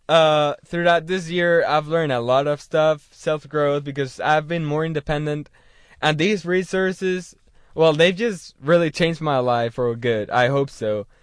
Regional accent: Spain; So my hometown in northwestern Spain has barely 80,000 inhabitants.

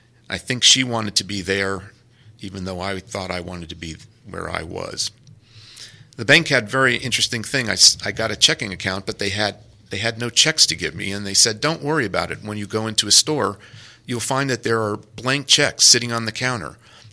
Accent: New York, United States; The woman at the hardware store chatted me up a bit. I told her I was from New York.

